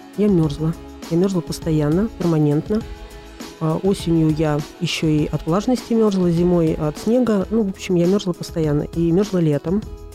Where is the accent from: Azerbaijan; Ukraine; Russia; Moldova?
Moldova; Cahul; moved away as an adult; now in Riga, Latvia; И в Риге я более 30 лет уже живу и радуюсь. Приехала я из Молдавии, тогда это называлось еще Молдавия, южный город Кагул. Приехала сюда учиться.